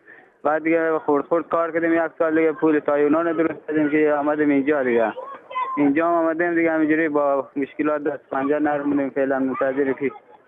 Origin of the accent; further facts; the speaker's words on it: Afghanistan; moved away; also born or lived in Pakistan / Iran; ولی دیگه جنگ و بدبختی و آوارگی دیگه افغانستان دیگه، در همه کس دنیا معلومه چی وضعیته، امنیت نداره